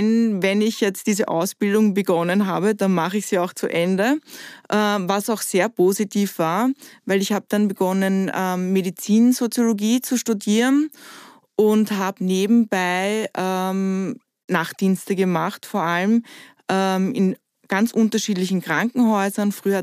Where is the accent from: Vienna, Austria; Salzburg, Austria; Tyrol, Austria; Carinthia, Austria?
Vienna, Austria; ich komme aus Wien.